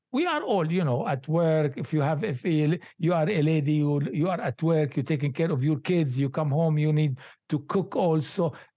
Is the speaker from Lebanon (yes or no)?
yes; Lebanon; English is a second language; moved away; I come from Lebanon originally, so I never did yoga in Lebanon, okay?